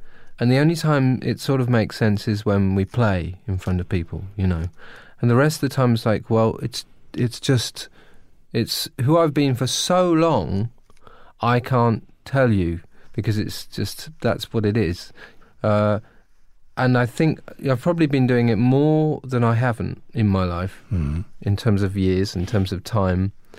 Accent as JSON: {"language": "English", "country": "United Kingdom", "said": "I mean, I'm British, right?"}